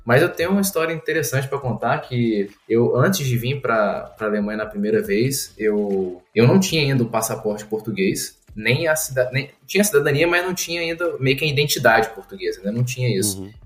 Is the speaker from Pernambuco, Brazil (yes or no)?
no; Goiânia, Goiás, Brazil; also born or lived in Brasília; Não, beleza, eu sou de Goiânia, mas eu morava em Brasília, onde eu fiz meu ensino médio. Eu me mudei para Brasília com a família já faz bastante tempo.